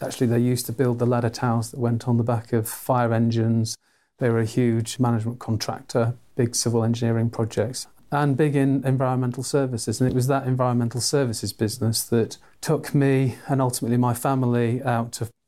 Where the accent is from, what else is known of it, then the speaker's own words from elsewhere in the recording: Manchester, North West England, United Kingdom; So, I'm Mancunian from the north of England